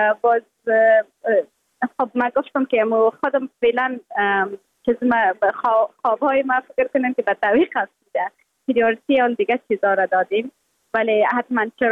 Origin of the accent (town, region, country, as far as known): Afghanistan; moved away